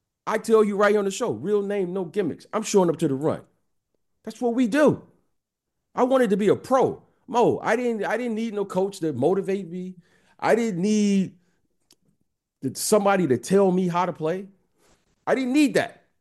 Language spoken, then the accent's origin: English; Detroit, Michigan, United States; I'm from Detroit. That's what we do.